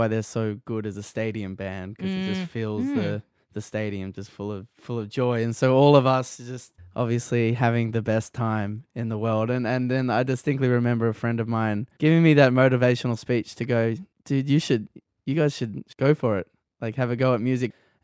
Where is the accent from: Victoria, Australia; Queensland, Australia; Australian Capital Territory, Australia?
Australian Capital Territory, Australia; Canberra; Been in Canberra my whole life, and you know, it's a very homebody type of town.